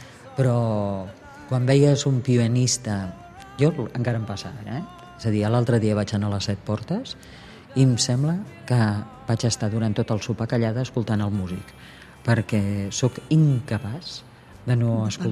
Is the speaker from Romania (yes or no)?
no; Tetouan, Tanger-Tetouan-Al Hoceima, Morocco; also born or lived in Tangier; jo vaig néixer a Tànger i vaig viure a Tetuán i tots els caps de setmana anàvem a Tànger. Aleshores, on jo em vaig escolaritzar va ser a Tetuán.